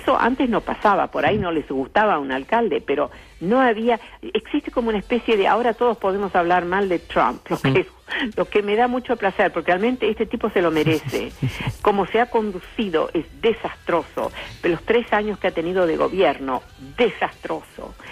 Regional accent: Netherlands; Por ejemplo, yo soy holandesa, ¿no?

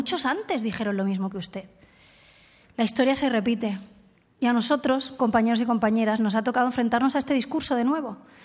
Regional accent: Catalonia, Spain; no reconocer a parte de los catalanes, porque usted nos llama como españoles que viven en Cataluña.

